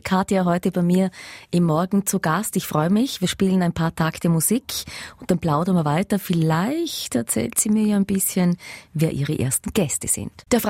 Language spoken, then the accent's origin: German; Lauterach, Vorarlberg, Austria; also ich kenne das aus meiner Gemeinde, wo ich herkomme, so Kurdorf, Österreich, Lauterach, lauter Kühe und alte Leute.